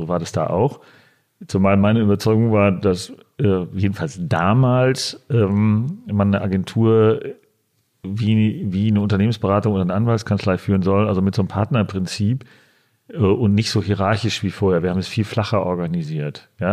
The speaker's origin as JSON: {"language": "German", "town": "Dortmund", "region": "North Rhine-Westphalia", "country": "Germany", "tie": "born there", "said": "natürlich bin ich stolz, dass ich gebürtiger Dortmunder bin und Borussia Dortmund-Fan."}